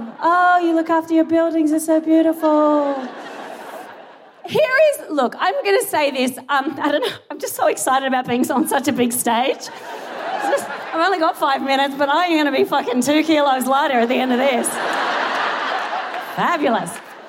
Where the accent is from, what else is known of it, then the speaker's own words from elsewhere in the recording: Australia; now in United Kingdom; this is not a local accent. I am Australian